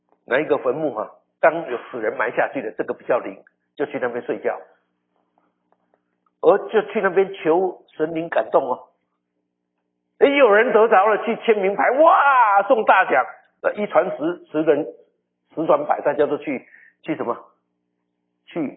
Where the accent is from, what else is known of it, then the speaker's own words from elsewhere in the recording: Taiwan; 我台湾人在骂自己台湾人啊，很可怕